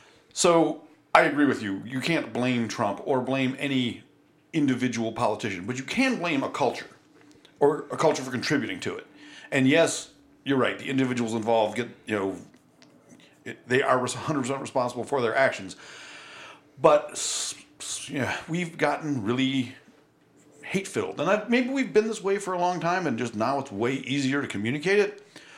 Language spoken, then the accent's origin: English; United States; I think as an American, I very naively have kind